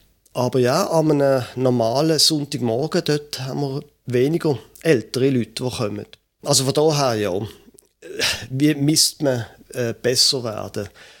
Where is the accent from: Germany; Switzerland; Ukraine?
Switzerland; Basel, Basel-Stadt; Ich bin in Basel aufgewachsen, hätte nie gedacht, dass ich einmal noch würde nördlicher wohnen als Basel, aber das mache ich jetzt. Ich bin 54 Jahre alt